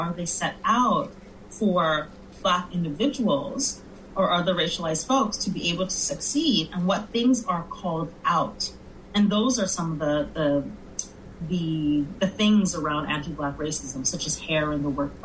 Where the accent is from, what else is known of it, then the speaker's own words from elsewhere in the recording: Montreal, Quebec, Canada; now in Greater Toronto Area, Canada; myself as a Black woman of Caribbean descent, born and raised in Montreal, now living in the GTA